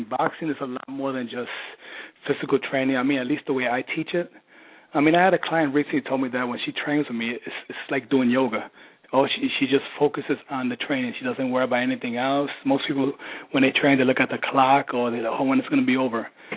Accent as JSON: {"language": "English", "region": "New York", "country": "United States", "tie": "born or raised there", "said": "I grew up in the Lower East Side, grew up in a terrible neighborhood."}